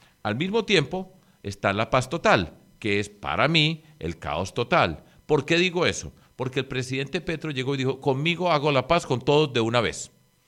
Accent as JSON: {"language": "Spanish", "town": "Riohacha", "region": "La Guajira", "country": "Colombia", "said": "Pero no es solamente en Barranquilla, en Santa Marta, en Riohacha, de donde vengo"}